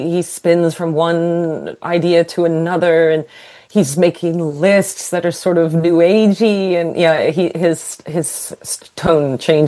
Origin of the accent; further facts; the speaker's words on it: Greenwich, Connecticut, United States; So this was a trend I saw myself growing up in Greenwich, Connecticut.